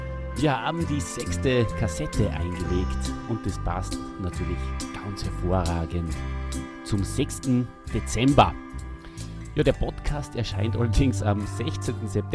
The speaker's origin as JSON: {"language": "German", "country": "Austria", "said": "wir als Österreicher waren natürlich ein bisschen überrascht, wie der Nikolaus hier in dieser Folge dargestellt wird."}